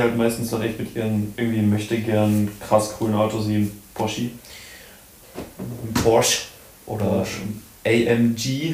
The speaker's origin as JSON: {"language": "German", "town": "Düsseldorf", "region": "North Rhine-Westphalia", "country": "Germany", "said": "ich komme ja aus der Düsseldorf-Area."}